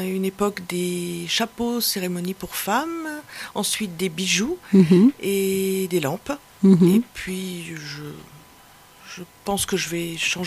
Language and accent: French; Versailles, Île-de-France, France; Versailles en particulier, qui est ma ville natale où j'ai longtemps vécu.